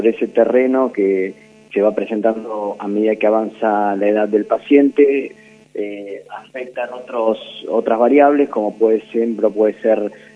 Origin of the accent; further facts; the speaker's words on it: Azul, Buenos Aires Province, Argentina; Bueno, soy oriundo de Azul. Yo trabajo y vivo en Azul.